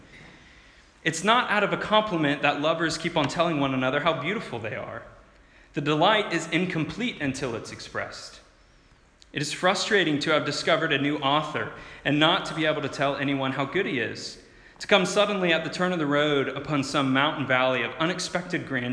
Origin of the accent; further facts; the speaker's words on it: United States; As an American, a lot of my countrymen could care less about that sport, but I love it.